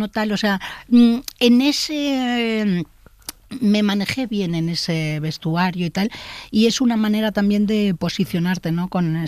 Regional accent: Gavà, Catalonia, Spain; la gente tampoco me asocia que soy catalana

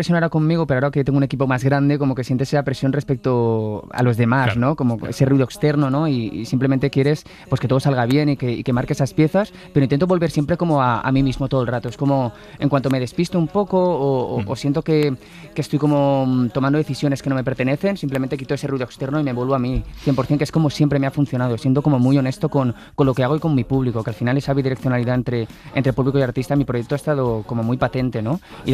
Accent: Valencian Community, Spain; estoy intentando aprender a hacer paella ya, como buen valenciano

